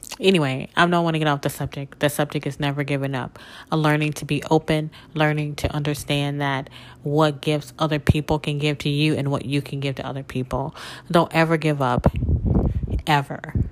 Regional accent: Mississippi, United States; moved away as an adult; now in New Orleans, United States; a small town girl from Mississippi that was born and raised in Mississippi, but I grew up in New Orleans because I moved there as an adult and spent all of my life there.

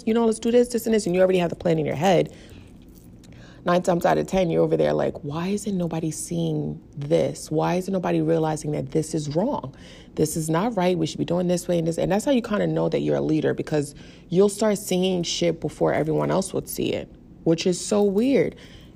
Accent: Bronx, New York, United States; Maybe it's because I'm from the Bronx. We don't tolerate shit for that long.

